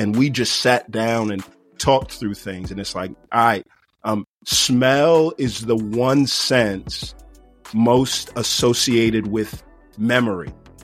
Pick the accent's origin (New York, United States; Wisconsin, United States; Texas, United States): Texas, United States; Houston; of the talking pieces throughout the course of the album were from the show that we did in Houston, my hometown, 2022.